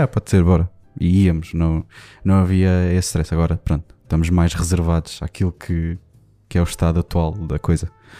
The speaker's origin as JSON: {"language": "Portuguese", "region": "Lisbon", "country": "Portugal", "said": "Éramos de Lisboa, ou eu sou de Lisboa"}